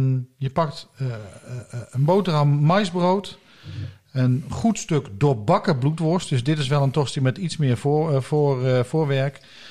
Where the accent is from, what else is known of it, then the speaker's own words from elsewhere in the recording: Limburg, Netherlands; moved away; opgegroeid in Limburg. Lang geleden daar weggegaan.